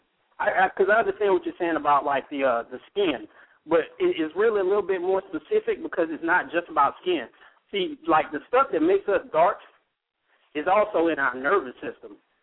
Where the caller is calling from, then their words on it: Atlanta, Georgia, United States; Atlanta, Georgia.